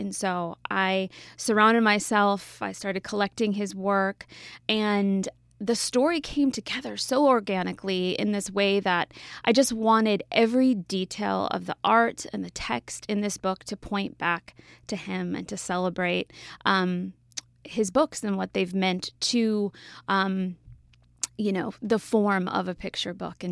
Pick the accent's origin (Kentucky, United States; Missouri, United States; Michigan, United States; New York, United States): Michigan, United States; I don't. I'm from Michigan.